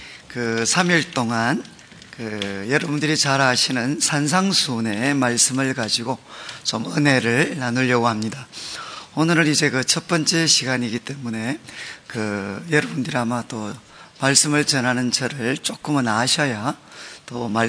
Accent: Daegu, South Korea; moved away; 저는 원래 고향이 대구인데 그래도 이제 공부를 좀 했으니까 서울을 왔겠죠.

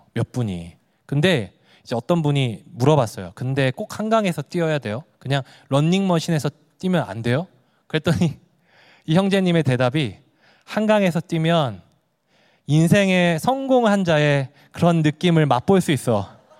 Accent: Busan, South Korea; now in Seoul, South Korea; 보내주신 분이 대구 분이었고 저는 부산 사람이거든요.

